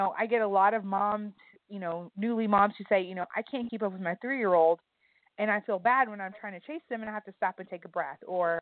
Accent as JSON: {"language": "English", "town": "Lubbock", "region": "Texas", "country": "United States", "said": "like you stated. I am originally from Lubbock, Texas, so I am currently a misplaced Texan, and I live in Missouri."}